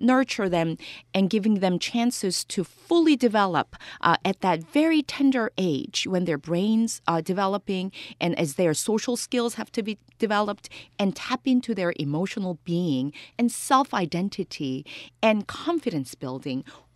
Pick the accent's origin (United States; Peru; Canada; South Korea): South Korea; I grew up in Korea, and ever since I was young, every single day, music was part of the curriculum, just like math and reading was.